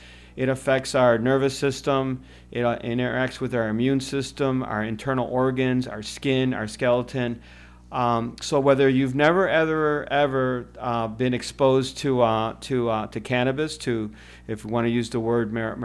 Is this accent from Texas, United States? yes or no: no; Cleveland, Ohio, United States; also born or lived in Chicago; He moved us to Cleveland, Ohio, where he did his training. I grew up in Cleveland, Ohio.